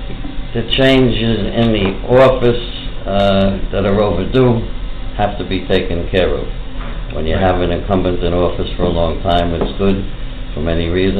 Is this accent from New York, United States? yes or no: yes; Queens, New York, United States; I grew up in Woodside Section, Queens. I went to the local schools, went to Holy Cross High School, Queens College, New York Law School